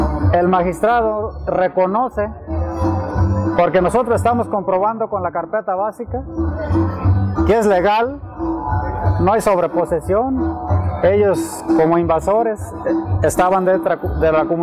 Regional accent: San Sebastián Teponahuatlán, Jalisco, Mexico; Vengo de la comunidad de San Sebastián, Teponahuatlán. En donde el territorio es grandísimo.

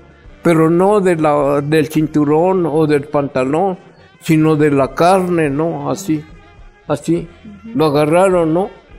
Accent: Milpa Alta, Mexico City, Mexico; si de veras somos de Milpalta, si de veras queremos al pueblo

